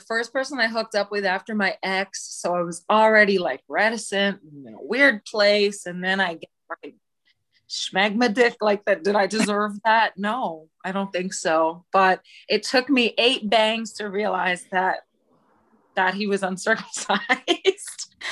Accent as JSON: {"language": "English", "region": "New York", "country": "United States", "tie": "born or raised there", "said": "Yeah, born and raised in New York. Yep, New York Hospital."}